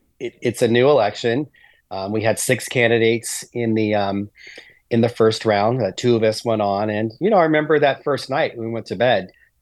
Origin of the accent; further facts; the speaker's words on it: Sacramento, California, United States; if I am elected mayor of my great city, my hometown of Sacramento